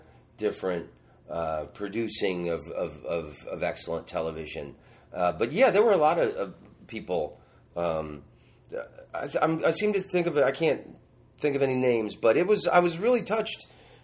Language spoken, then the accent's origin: English; the South, United States; I'm from the South.